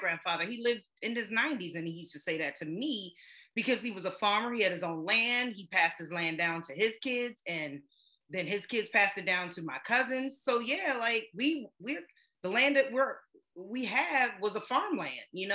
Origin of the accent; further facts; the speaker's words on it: Maryland, United States; I've been to the ocean a million times, I'm from Maryland, like, come on now.